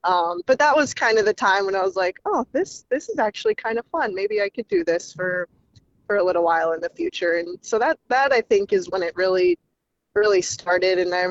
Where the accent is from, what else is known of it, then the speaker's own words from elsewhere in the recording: Oneida, United States; lives in my hometown of Oneida.